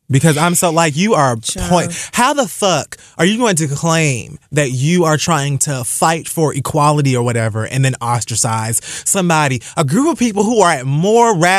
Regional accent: Dade County, Florida, United States; And I like to shake my ass because I'm from Dade fucking County.

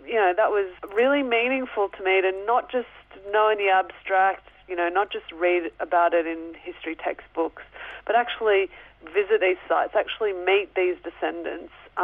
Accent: Sydney, New South Wales, Australia; growing up in Sydney in the suburbs.

